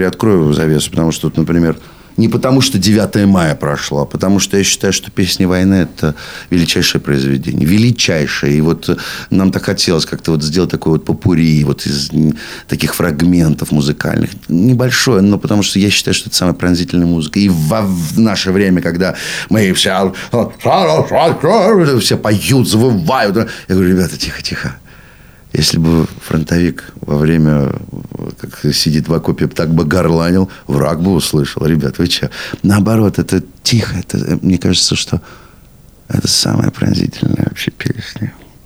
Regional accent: Moscow, Russia; Нет, я москвич.

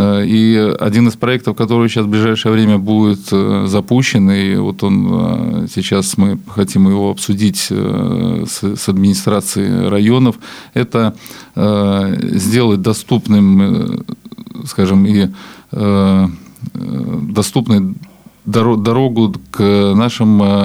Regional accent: Velikiye Luki, Pskov Oblast, Russia; о Великих Луках, о моем родном городе.

